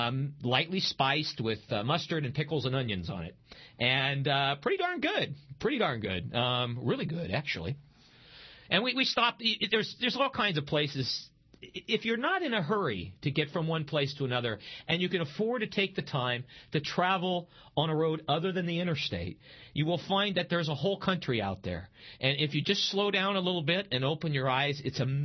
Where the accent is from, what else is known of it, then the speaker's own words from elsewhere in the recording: Omaha, Nebraska, United States; I am from Omaha, Nebraska myself.